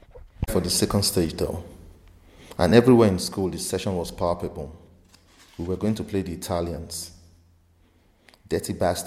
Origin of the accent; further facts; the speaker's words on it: Nigeria; I'm a novelist from Nigeria.